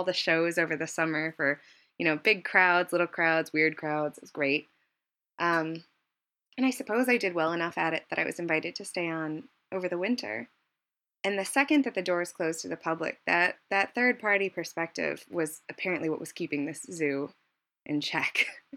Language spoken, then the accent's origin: English; Connecticut, United States; growing up in Connecticut, everything there is AZA accredited